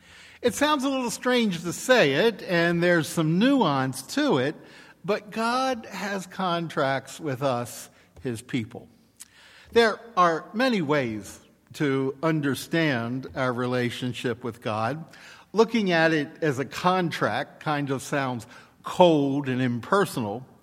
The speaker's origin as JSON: {"language": "English", "region": "Maryland", "country": "United States", "tie": "born or raised there", "said": "that became my home state of Maryland."}